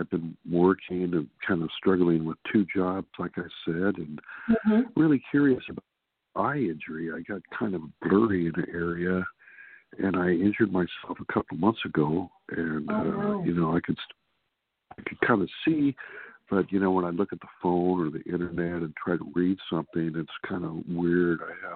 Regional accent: California, United States; I'm from California.

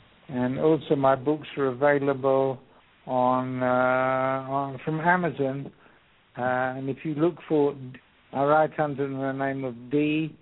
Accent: England, United Kingdom; moved away as an adult; now in Jerusalem, Israel; So I was born in England, lived there for 20 years, and then since 1968 I've been living here in Israel. For the last 25 years I've been living in Jerusalem.

